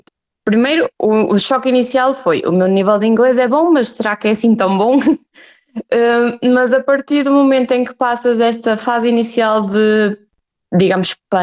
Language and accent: Portuguese; Póvoa de Varzim, Porto, Portugal; eu sou do Porto, mais propriamente da Póvoa de Varzim, então eu estou habituada ao mar. E eu vim para uma terra onde não há mar.